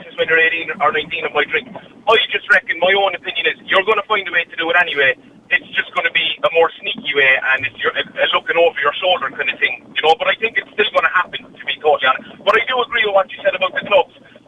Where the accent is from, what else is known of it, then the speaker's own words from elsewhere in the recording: Ireland; It's all tradition, I think, for us as Irish people, and I don't think it would make a difference whatsoever.